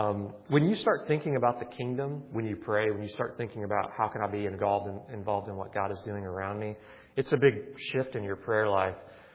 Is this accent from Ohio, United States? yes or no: no; Missouri, United States; We went on a vacation back to where I grew up in Missouri.